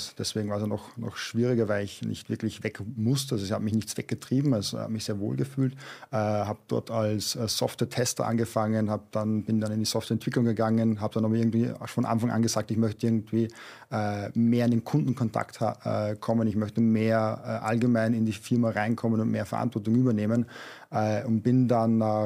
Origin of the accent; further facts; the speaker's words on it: Upper Austria, Austria; accent: Mühlviertel dialect; ich bin zwar deutsche Muttersprache, aber ich komme aus dem Müllviertel.